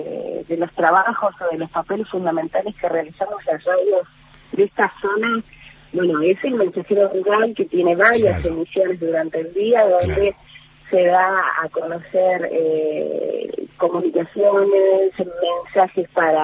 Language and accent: Spanish; Perito Moreno, Santa Cruz, Argentina; also born or lived in Buenos Aires; hace 6 años aproximadamente volví, porque yo soy oriunda de Perito Moreno, después me fui a estudiar a Buenos Aires, muchos años allí, estudié, trabajé, y bueno, se dio la oportunidad de volver al lugar en que me vio nacer